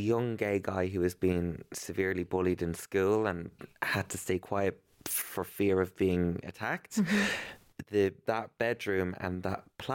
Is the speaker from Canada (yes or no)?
no; Ireland; I think growing up in Ireland as a young gay boy with a weird name and a kind of an unusual personality